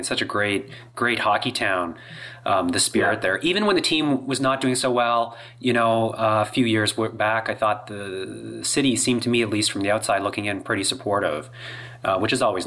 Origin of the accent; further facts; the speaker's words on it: San Jose, California, United States; since you're from Vancouver and I'm from San Jose.